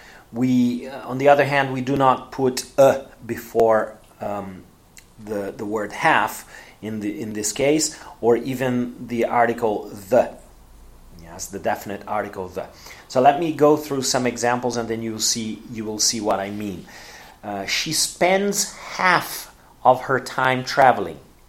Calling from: Porto Alegre, Rio Grande do Sul, Brazil; English is a second language

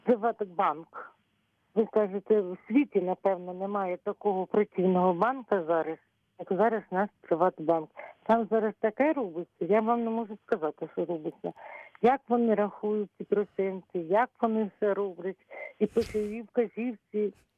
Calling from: Kyiv, Ukraine; Я з Києва.

